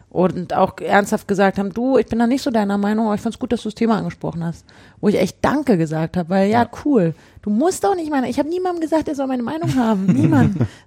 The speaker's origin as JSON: {"language": "German", "region": "Berlin", "country": "Germany", "said": "die betrifft mich als Berliner eben noch mal mehr."}